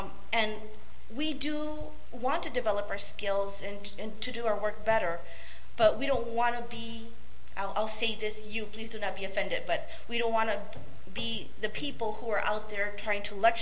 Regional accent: Mercedes, Texas, United States; also born or lived in Blissfield, Michigan; I was born and raised in Mercedes, Texas, and also, I guess you could say, Blissfield, Michigan.

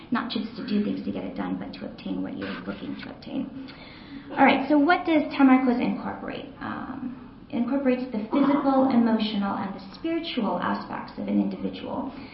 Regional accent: Los Angeles, California, United States; So I'm from Los Angeles, home to the 405 parking lot.

